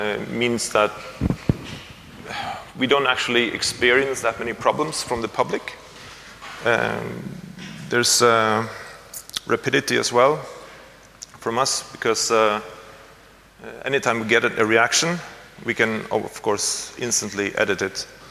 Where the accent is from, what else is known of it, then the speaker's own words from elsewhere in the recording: Sweden; now in Norway; So I'm from Sweden, but I work in Norway.